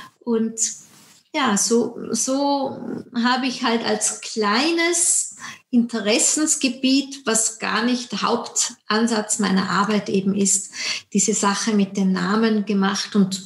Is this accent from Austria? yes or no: yes; Austria; Ja, also ich komme aus Österreich